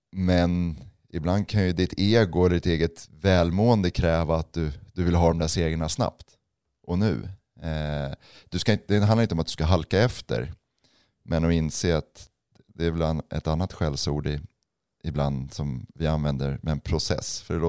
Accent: Växjö, Kronoberg County, Sweden; för det var i min hemstad Växjö med familj och vänner

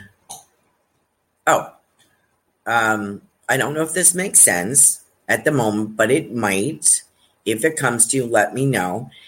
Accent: Australia; I'm Australian.

